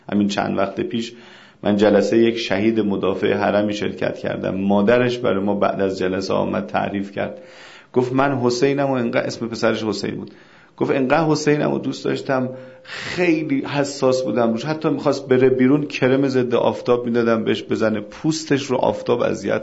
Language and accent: Persian; Iran; ما ایرانیم، خیلیمون مثلا سید نیستیم، از تبار قریش نیستیم